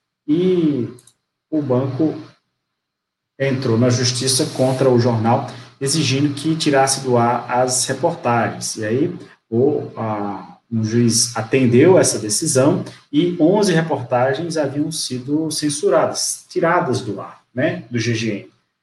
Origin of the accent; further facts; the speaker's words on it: Pernambuco, Brazil; lá do sertão pernambucano, de onde eu venho, sertão do Araripe.